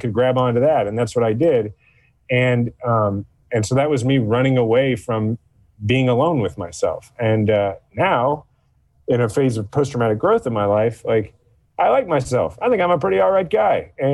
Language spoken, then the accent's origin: English; Kansas City, United States; I'm from Kansas City. I was in the military. I grew up, my dad was a cop.